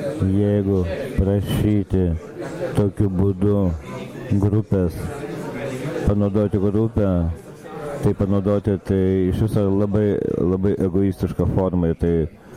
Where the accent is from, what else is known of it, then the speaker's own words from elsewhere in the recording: Irkutsk, Irkutsk Oblast, Russia; aš esu iš Irkutsko.